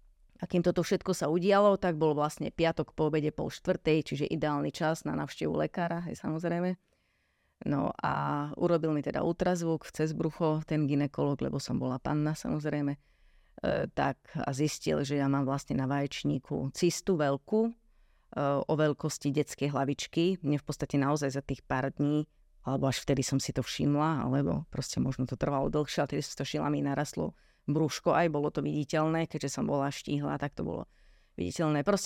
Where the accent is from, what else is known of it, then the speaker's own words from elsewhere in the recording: Vranov nad Topľou, Prešov Region, Slovakia; pretože ja pochádzam z Vranova na Topľou.